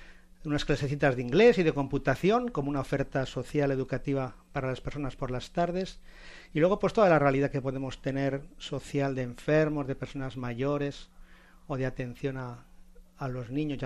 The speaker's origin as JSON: {"language": "Spanish", "country": "Spain", "lives_now": "Havana, Cuba", "said": "escucho la verdad Radio Exterior de España, porque es un poco mi tierra"}